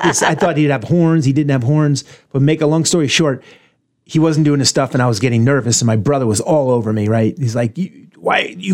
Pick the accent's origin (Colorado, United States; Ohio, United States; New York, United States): New York, United States; We're from New York. We're a bunch of knuckleheads.